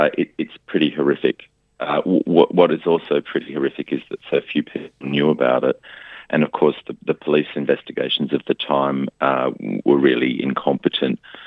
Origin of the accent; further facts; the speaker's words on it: Sydney, New South Wales, Australia; Look, I grew up in Sydney and grew up gay in Sydney in the 80s.